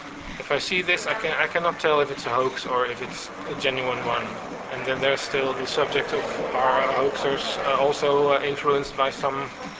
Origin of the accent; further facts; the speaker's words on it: Netherlands; English is a second language; We come from Holland.